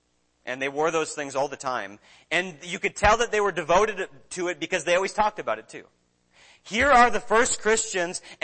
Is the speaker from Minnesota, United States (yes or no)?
yes; Minnesota, United States; Growing up in Minnesota, one of the most popular sports there is hockey.